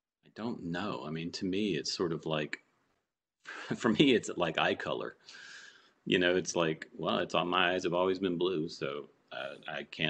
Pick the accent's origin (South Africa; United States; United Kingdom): United States; Baton Rouge, Louisiana; I remember I grew up in Baton Rouge, Louisiana